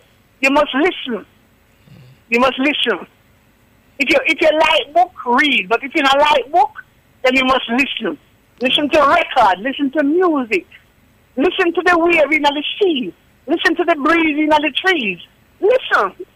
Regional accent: Jamaica; now in United Kingdom; checking out the traditions of my country. I'm a Jamaican first and foremost.

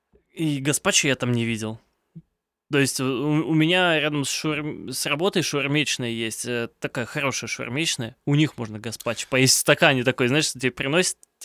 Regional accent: Moscow, Russia; я, конечно, москвич зажравшийся.

